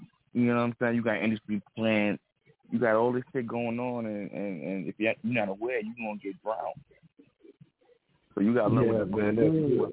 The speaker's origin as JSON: {"language": "English", "town": "Brooklyn", "region": "New York", "country": "United States", "said": "I'm from Brooklyn, fucking New York. You already know what the fuck it is. I'm from Bedford, Robinson."}